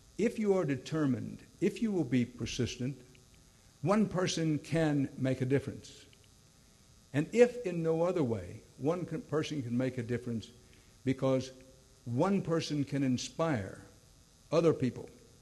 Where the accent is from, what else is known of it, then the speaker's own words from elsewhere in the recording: Houston, Texas, United States; Nonetheless, I came back to my hometown, Houston